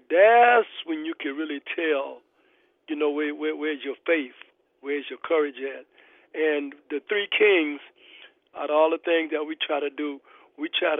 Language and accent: English; Chicago, Illinois, United States; well, I'm from Chicago. We don't like Danville. Danville don't like us.